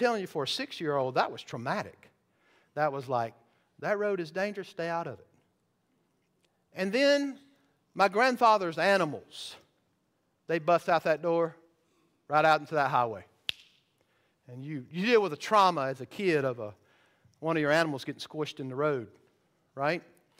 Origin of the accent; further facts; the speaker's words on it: the South, United States; Well, I grew up in the South.